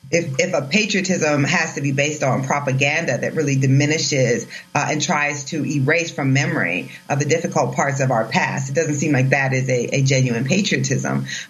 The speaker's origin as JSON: {"language": "English", "region": "Iowa", "country": "United States", "tie": "born or raised there", "said": "including in my home state of Iowa, where I am right now"}